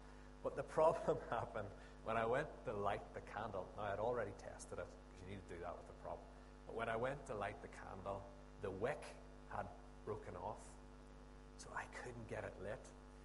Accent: Lurgan, Northern Ireland, United Kingdom; I mean, I'm originally from Lurgan.

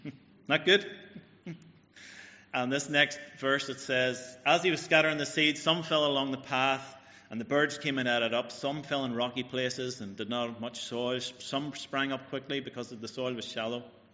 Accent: County Donegal, Ireland; I'm from Donegal, if I didn't say that at the start.

